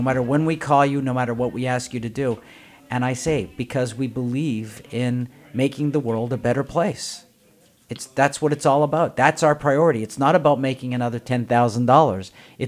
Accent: Canada; now in United States; Growing up in Canada, everyone I talk to always says when there's a problem, the government will solve it

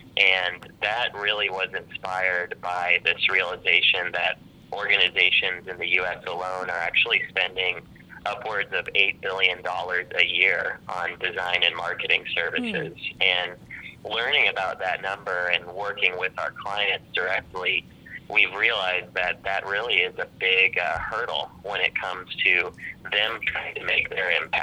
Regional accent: California, United States; I grew up in the Silicon Valley, kind of close to Palo Alto

